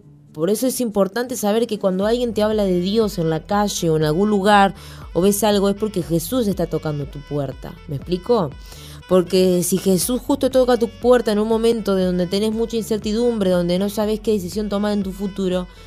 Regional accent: Uruguay; born there; now in Montevideo, Uruguay; venir a Montevideo, a la capital, dejar el interior de dejar literalmente mi tierra donde yo nací, donde tengo toda mi familia

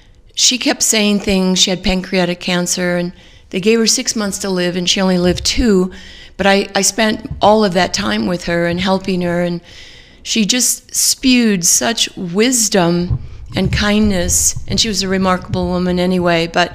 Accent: Studio City, California, United States; I grew up in the San Fernando Valley. Yes, right? I grew up in Studio City

